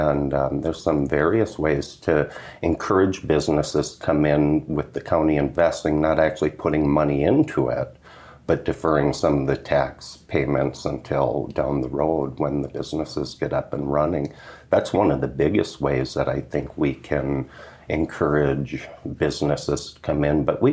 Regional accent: Deer River, Minnesota, United States; I'm from Deer River. I'm born and raised in the county.

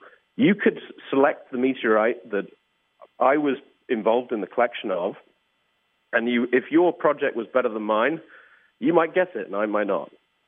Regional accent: United Kingdom; now in United States; I'm a Brit who lives in the US.

